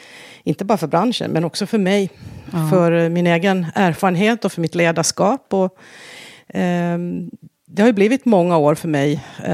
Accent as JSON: {"language": "Swedish", "town": "Vaasa", "region": "Ostrobothnia", "country": "Finland", "tie": "born or raised there", "accent": "Ostrobothnian", "said": "Då hamnar vi i Vasa i Finland, ja. Där jag växte upp, och det här är ju ett av de områdena i Finland som är tvåspråkiga, så att jag växer upp i en svensk familj, eller svensktalande familj heter det. Jag går också svensk skola hela min skoltid."}